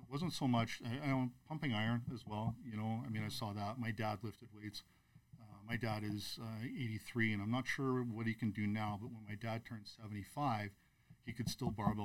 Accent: Winnipeg, Manitoba, Canada; moved away; So when I came out here, I left Manitoba. I grew up in Winnipeg.

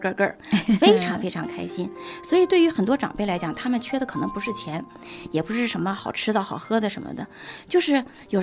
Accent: China; born there; 我说我是中国出生，

